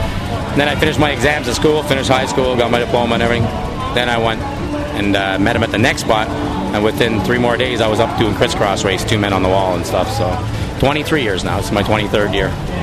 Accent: Montreal, Quebec, Canada; I'm from Montreal, Quebec, Canada.

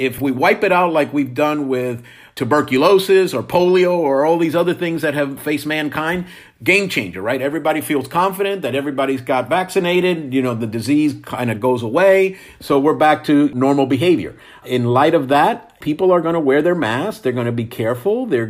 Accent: New Jersey, United States; born there

